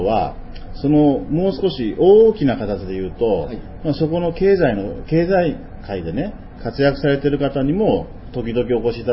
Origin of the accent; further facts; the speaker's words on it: Tokyo, Japan; 江戸っ子でベラン名帳になりました。